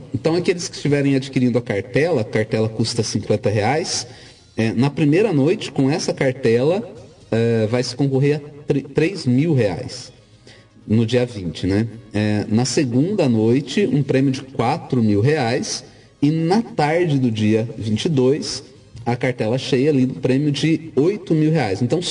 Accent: Andirá, Paraná, Brazil; born there; Nasci em Andirá, né, numa época em que só existia uma paróquia

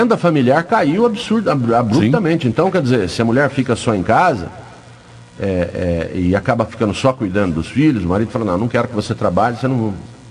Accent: Ribeirão dos Índios, São Paulo, Brazil; born there; lá no Ribeirão dos Índios, onde eu nasci

